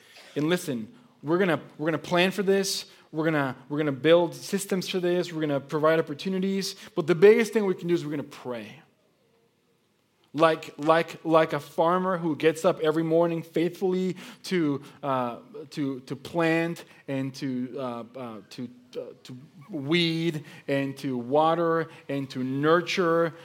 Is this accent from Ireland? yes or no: no; Mexico; now in United States; I grew up in Mexico, played soccer all my life